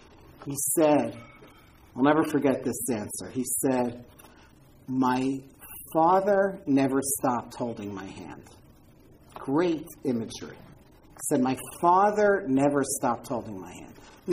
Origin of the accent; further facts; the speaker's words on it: Far Rockaway, New York, United States; I grew up in Far Rockaway, New York, very different place back then.